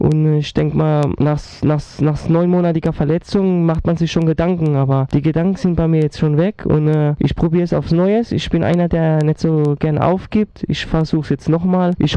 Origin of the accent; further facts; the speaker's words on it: Ludwigshafen, Rhineland-Palatinate, Germany; Also immer, seit meiner Geburt bin ich in der Gartenstadt geboren, Ludwigshafen. Habe auch immer in Ludwigshafen gewohnt.